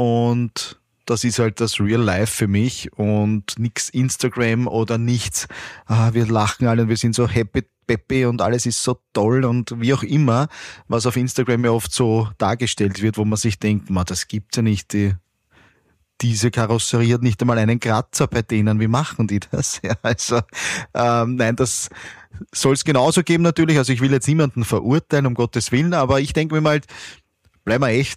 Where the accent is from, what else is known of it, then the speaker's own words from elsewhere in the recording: Baden, Lower Austria, Austria; born there; Ich nach meiner Scheidung bin nach Baden gezogen, weil ich bin gebürtig aus Baden.